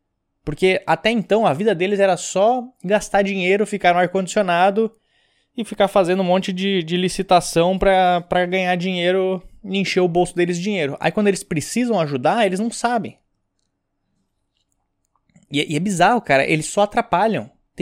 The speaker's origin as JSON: {"language": "Portuguese", "region": "Rio Grande do Sul", "country": "Brazil", "said": "Eu sou gaúcho, como as pessoas devem saber também, meu sotaque, né?"}